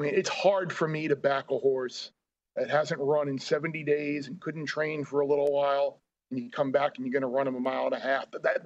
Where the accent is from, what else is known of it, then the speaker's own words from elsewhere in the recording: New York, United States; growing up on Long Island and having been to this race so many times